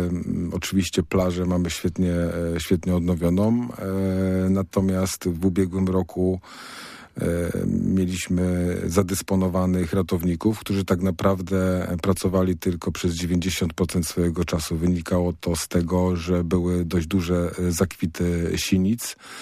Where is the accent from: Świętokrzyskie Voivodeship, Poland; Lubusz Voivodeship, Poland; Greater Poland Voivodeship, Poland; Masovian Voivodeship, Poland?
Greater Poland Voivodeship, Poland; Jarocin; bo nie jestem Zaniemyślanem, pochodzę z Jarocina.